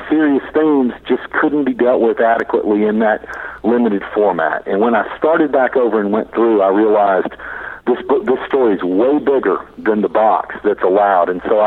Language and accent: English; Natchez, Mississippi, United States; also born or lived in Germany; Lived there since I was 4 years old. Yeah, I was born in Germany when my dad was an Army doctor. But, yeah, I've lived in the South in Natchez all my life.